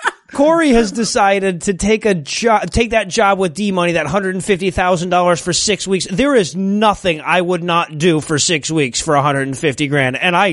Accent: Detroit, Michigan, United States; I grew up in Detroit.

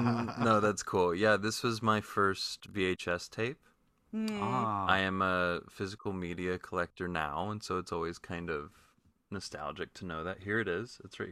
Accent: Kansas, United States; I saw it on stage many times because I am from Kansas.

